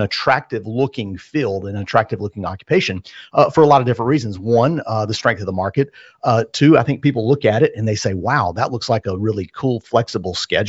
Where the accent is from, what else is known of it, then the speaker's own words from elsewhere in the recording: Asheville, North Carolina, United States; I grew up, born and raised in Asheville, North Carolina. I was going to the University of North Carolina, Asheville